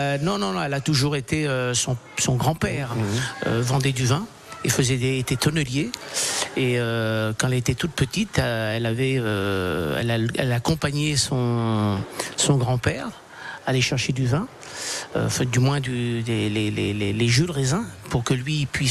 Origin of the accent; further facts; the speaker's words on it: Réunion; now in Touraine, France; Je suis né à la Réunion, oui.